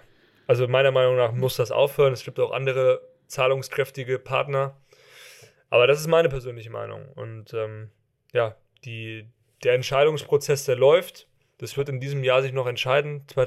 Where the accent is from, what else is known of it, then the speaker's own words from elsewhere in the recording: Hesse, Germany; Also ich bin ja aus der Nähe von Frankfurt